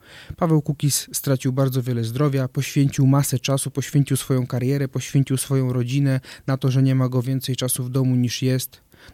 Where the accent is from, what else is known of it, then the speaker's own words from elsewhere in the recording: Opole Voivodeship, Poland; Ponieważ ja akurat jestem z Opolszczyzny